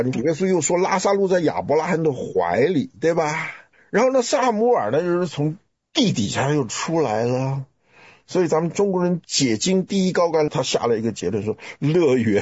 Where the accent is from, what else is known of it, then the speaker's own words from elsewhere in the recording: Taiwan; 哎呀，像我们从台湾来的人，那阴间就叫做监狱